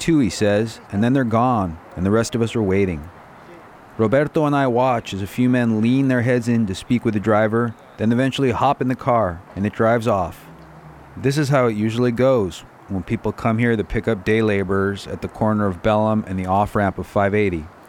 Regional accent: San Rafael, California, United States; I grew up here in the Canal District of San Rafael. Mi mama's Mexican restaurant was only a few blocks away from this corner.

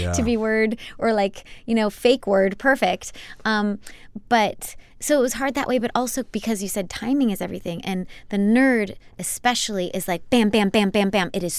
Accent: Michigan, United States; when I was growing up in Michigan. There was a summer stock theater there

